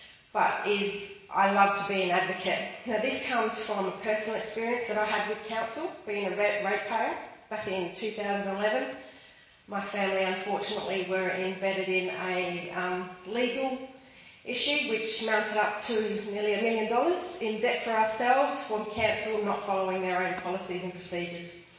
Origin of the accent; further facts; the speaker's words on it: Glenelg, South Australia, Australia; I grew up in Glenelg, down there by the beach with my parents who still live there 40 years later.